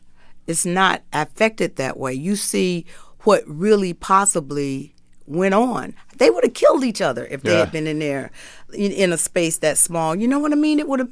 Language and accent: English; Atlanta, Georgia, United States; I'm from Atlanta. Yes, I am.